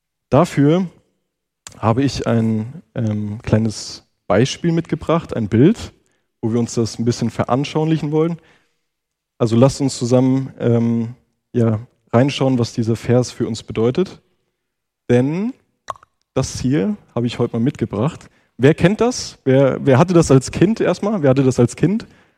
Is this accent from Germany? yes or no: yes; Wissenbach, Hesse, Germany; Also ich bin ja in Wissenbach aufgewachsen